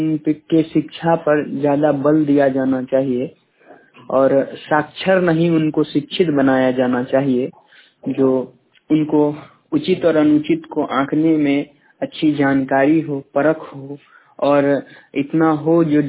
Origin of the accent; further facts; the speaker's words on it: Ujiyarpur, Bihar, India; मैं उजियारपुर प्रखंड का निवासी हूँ।